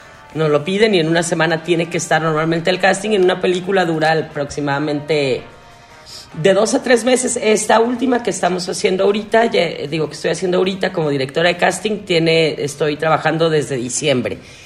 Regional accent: Guadalajara, Jalisco, Mexico; y como somos de Guadalajara, nos tenemos que abrazar, besar, preguntar por la familia

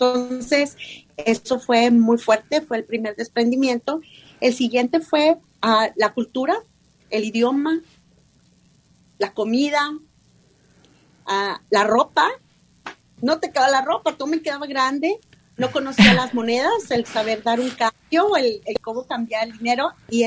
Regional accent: Torreón, Coahuila, Mexico; moved away as an adult; now in Chicago, United States; Yo soy orgullosamente mexicana, del norte de del país, de Torreón, Coahuila.

